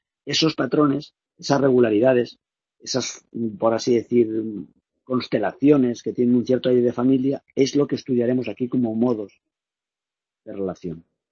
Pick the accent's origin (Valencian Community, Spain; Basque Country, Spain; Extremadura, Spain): Valencian Community, Spain; Valencia; yo soy de Valencia o de por ahí, cerca de Castellón, y allí hay muchas riadas.